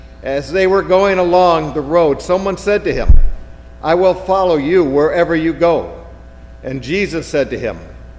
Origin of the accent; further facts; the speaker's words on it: Davison, Michigan, United States; We're from the Davis and Michigan area. Those of you who might know where Flint is, Davison is like 10 miles from Flint.